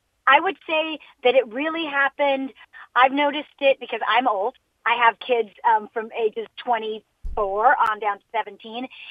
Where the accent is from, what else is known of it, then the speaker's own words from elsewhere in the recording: Jamaica; now in United States; I'm an immigrant from Jamaica.